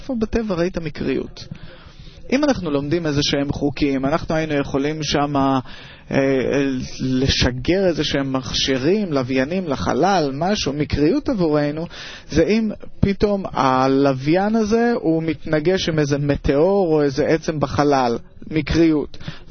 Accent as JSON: {"language": "Hebrew", "region": "Moscow", "country": "Russia"}